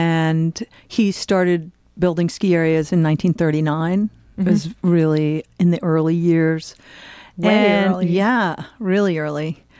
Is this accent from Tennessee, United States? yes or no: no; South Egremont, Massachusetts, United States; I grew up in the Berkshires, which is in Massachusetts, which was South Egremont, Mass., and also right on the border with South Egremont and Hillsdale, New York.